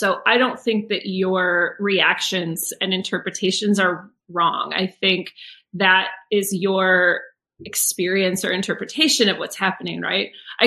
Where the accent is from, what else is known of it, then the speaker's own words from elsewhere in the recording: United States; I'm from the United States, and maybe even particularly there